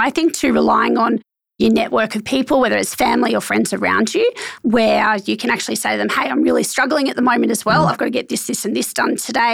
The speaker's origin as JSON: {"language": "English", "town": "Brisbane", "region": "Queensland", "country": "Australia", "tie": "born or raised there", "moved": "yes", "said": "You know, born and bred in Brisbane."}